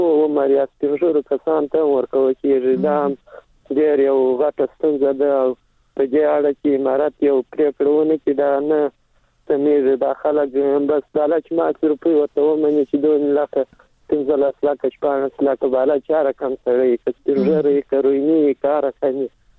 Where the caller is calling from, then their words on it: Helmand, Afghanistan; سلام د هلمند